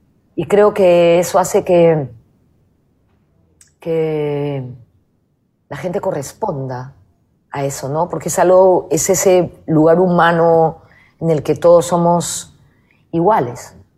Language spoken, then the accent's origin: Spanish; Peru; en el trato entre nosotros como peruanos